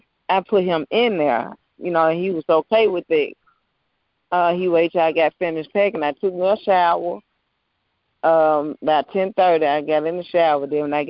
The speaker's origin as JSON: {"language": "English", "town": "Murfreesboro", "region": "Tennessee", "country": "United States", "said": "I'm from Murfreesboro, Tennessee."}